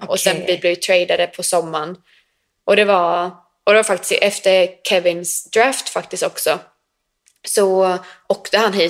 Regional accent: Jönköping, Jönköping County, Sweden; Och jag kommer ju från Jönköping.

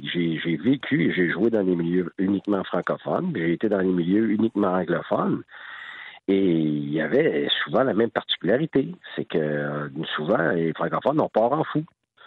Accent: Quebec, Canada; Alors, je suis un Québécois.

